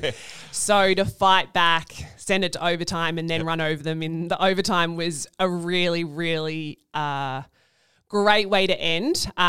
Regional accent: Traralgon, Victoria, Australia; born there; my brothers were born in Maui and then I was born in Traralgon.

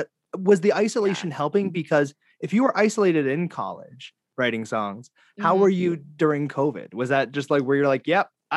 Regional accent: Braintree, Massachusetts, United States; I'm from South Shore. So I'm from Braintree. Aww. Yeah, last stop on the red line.

